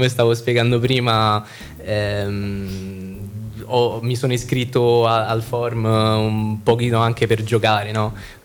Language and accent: Italian; Rome, Lazio, Italy; Io sono di Roma all'Euro, Roma.